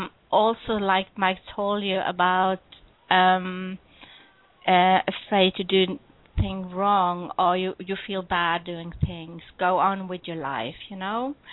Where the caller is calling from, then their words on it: Norway; English is a second language; I'm calling from Norway, so I hope you excuse my language. I just do my best talking in English.